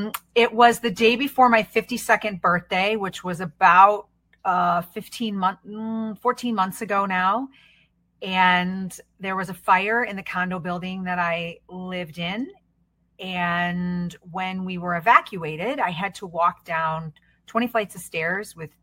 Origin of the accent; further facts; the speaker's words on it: Detroit, Michigan, United States; now in Chicago, United States; I actually hail from the Detroit area of Michigan. I grew up outside of Detroit, and I now live in Chicago.